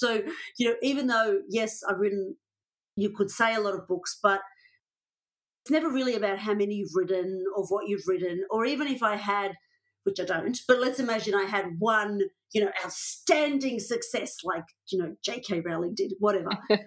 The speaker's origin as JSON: {"language": "English", "country": "Australia", "said": "I am Australian"}